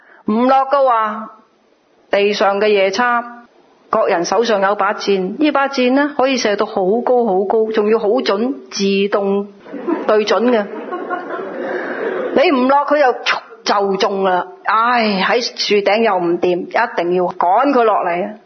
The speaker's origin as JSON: {"language": "Chinese", "region": "Guangdong", "country": "China", "accent": "Cantonese", "said": "我们广东话有一句说话"}